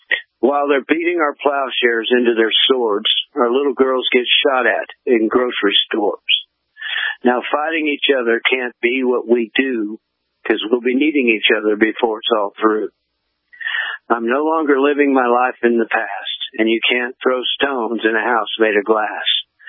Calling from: Austin, Texas, United States; I've been in McAllen now for 3. I'm from Austin

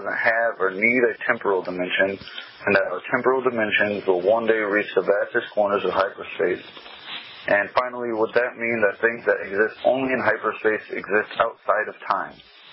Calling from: Combs, Illinois, United States; I'm calling from Combs, Illinois

